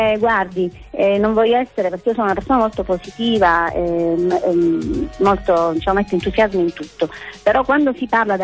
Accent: Palermo, Sicily, Italy; diciamo, sono di Palermo

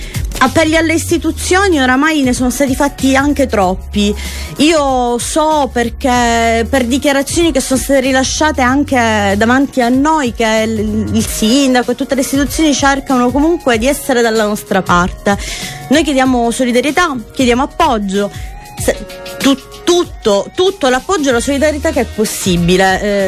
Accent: Palermo, Sicily, Italy; confido nel fatto, da palermitana, confido nel fatto che i veri palermitani, che hanno nel cuore la loro terra

